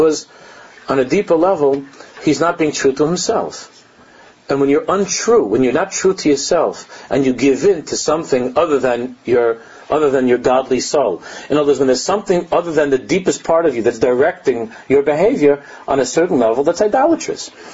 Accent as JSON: {"language": "English", "country": "United States", "tie": "born or raised there", "said": "growing up in America and being part of that whole scene"}